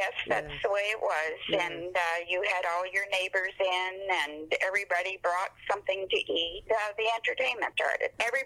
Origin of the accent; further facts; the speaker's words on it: Ottawa, Ontario, Canada; also born or lived in Montreal; I was born in Montreal, and my parents moved to Ottawa. I think I was 7.